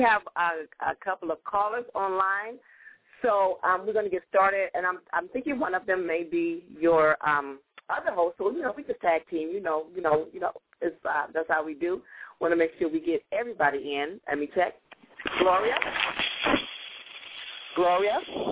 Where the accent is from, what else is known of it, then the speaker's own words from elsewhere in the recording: Gary, Indiana, United States; also born or lived in Texas; Oh, great, because, you know, I was raised in Gary, but I was born in Texas.